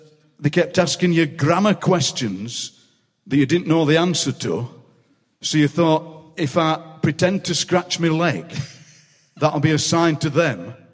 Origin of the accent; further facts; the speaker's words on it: South East England, United Kingdom; I'm actually from Surrey and living there all the time.